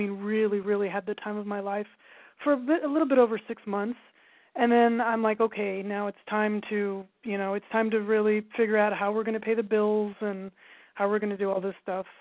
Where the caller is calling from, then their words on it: Altadena, California, United States; I'm calling from Altadena, California.